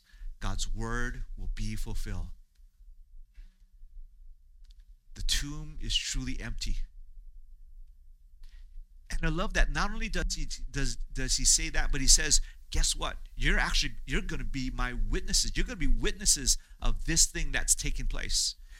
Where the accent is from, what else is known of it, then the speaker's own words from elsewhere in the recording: Hawaii, United States; I grew up in Hawaii. I love living on the islands, you know.